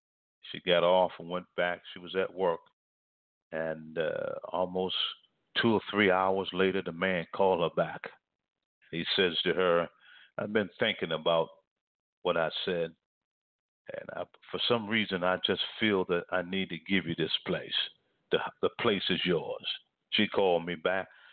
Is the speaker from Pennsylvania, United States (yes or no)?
yes; Philadelphia, Pennsylvania, United States; I never forget, in the city of Philadelphia, Pennsylvania, I was living there. That's my hometown.